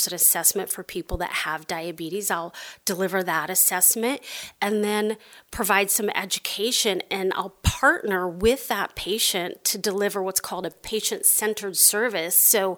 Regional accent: Idaho, United States; I'm from Northern Idaho, so it's great to be here.

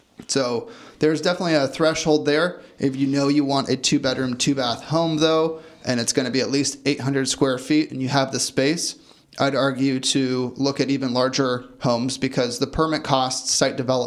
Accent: California, United States; really a native to the Bay Area, born and raised in Sonoma County.

